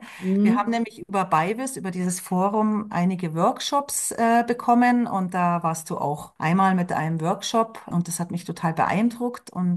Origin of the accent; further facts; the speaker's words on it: Bavaria, Germany; Ich komme aus dem Münchner Süden in Bayern.